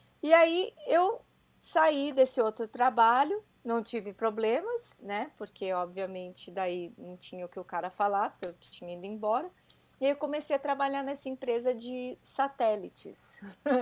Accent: Brazil; mas eu acho que eles têm muitos privilégios que nós, como brasileiros, nunca tivemos, entendeu?

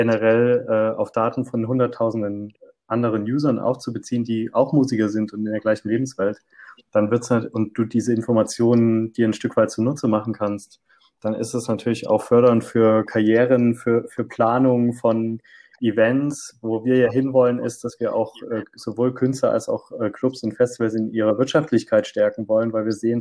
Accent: Dresden, Saxony, Germany; Ich komme aus dem Osten. Ich habe in Dresden aufgewachsen und habe in Görlitz studiert.

